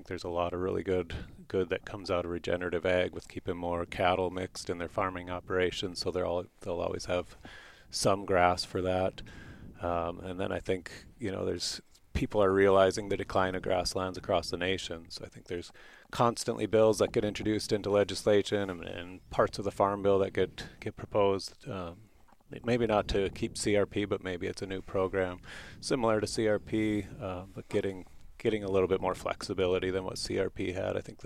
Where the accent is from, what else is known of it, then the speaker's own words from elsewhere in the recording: Dickinson, North Dakota, United States; You know, I grew up in Dickinson and never saw soybeans until, probably until the last 10, 15 years